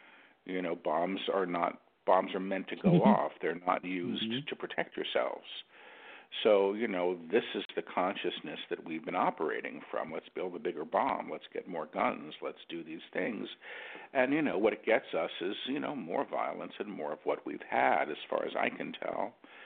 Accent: New York, United States; I mean, I'm a New Yorker.

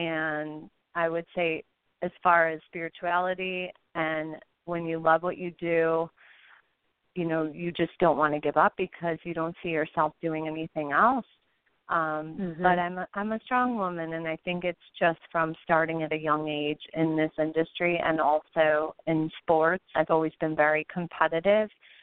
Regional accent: Buffalo, New York, United States; When I was filming Marshall in Buffalo, my hometown, in the Supreme Court

